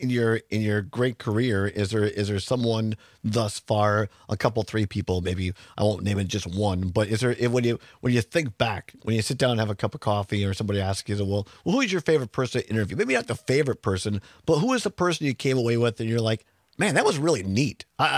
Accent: Richland Center, Wisconsin, United States; I'm 53. I grew up in Richland Center, incidentally, out there.

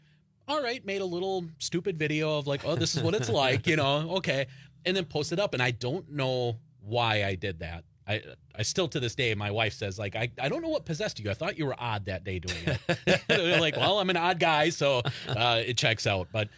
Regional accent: Green Bay, Wisconsin, United States; Green Bay.

